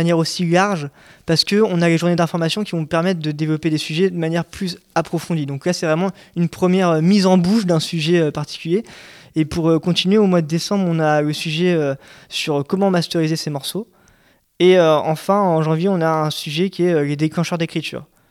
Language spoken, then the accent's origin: French; Normandy, France; je suis arrivé il y a peu de temps ici, je suis normand de base